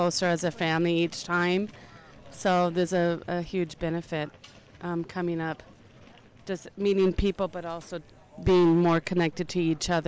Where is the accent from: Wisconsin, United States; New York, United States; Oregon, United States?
Oregon, United States; Beaverton; from Beaverton, Oregon, and first time I got to Holden was with youth groups in mid-80s